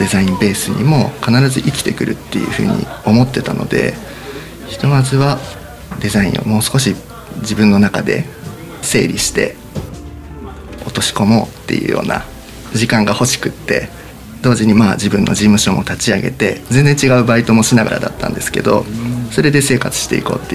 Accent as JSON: {"language": "Japanese", "town": "Yasugi", "region": "Shimane", "country": "Japan", "tie": "born there", "said": "生まれは安来市なんですけども、すごい山の中です。はい、飛騨というところなんですが、"}